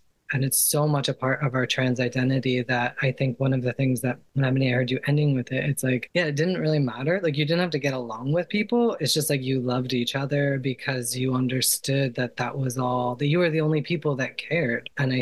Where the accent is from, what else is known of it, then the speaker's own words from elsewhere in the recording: New York City, New York, United States; But I think of growing up in New York City and the first group I joined was ACT UP.